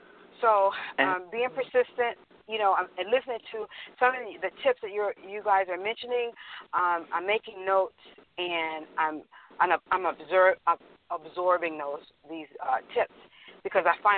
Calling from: Houston, Texas, United States; Oh, I'm calling from Houston, Texas.

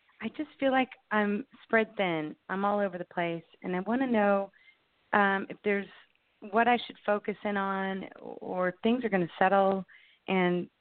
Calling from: Indianapolis, Indiana, United States; I'm calling from Indianapolis.

